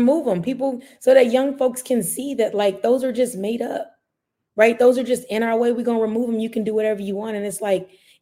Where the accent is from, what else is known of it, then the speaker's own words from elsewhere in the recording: San Antonio, Texas, United States; born there; also born or lived in Omaha; I was born in San Antonio. I was reborn in Omaha.